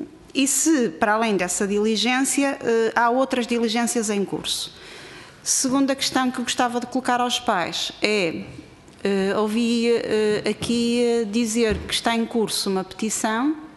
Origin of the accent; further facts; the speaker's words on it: Maia, Porto, Portugal; sou natural do Conselho da Maia e esta questão também me é cara.